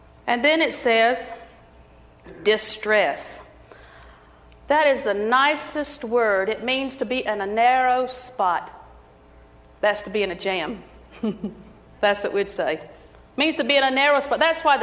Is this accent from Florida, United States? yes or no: yes; Auburndale, Florida, United States; Well, I'm from Auburndale, so that's what you get. That's what we say in Auburndale. Auburndale is my home.